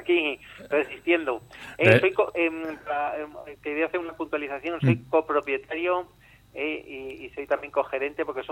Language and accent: Spanish; Madrid, Community of Madrid, Spain; si no somos los madrileños capaces de ayudar a sitios como este